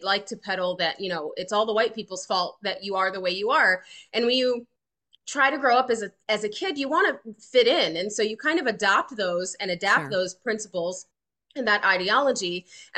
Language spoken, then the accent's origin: English; East Orange, New Jersey, United States; also born or lived in Lawton, Oklahoma / Texas; we moved from Lawton, Oklahoma, which is a small country town in Oklahoma, then when I was growing up, I was born in Texas. But from then on, we moved to East Orange, New Jersey.